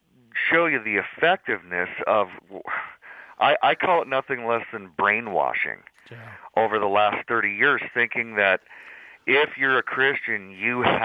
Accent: Oregon, United States; I grew up in Oregon, which is, of course, a blue state, notoriously.

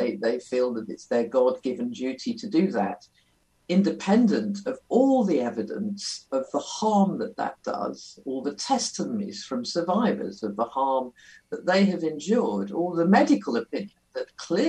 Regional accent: Guernsey; I grew up in a Christian home. I come from Guernsey in the Channel Islands. … a little island, quite a conservative community. I'm in my 50s now.

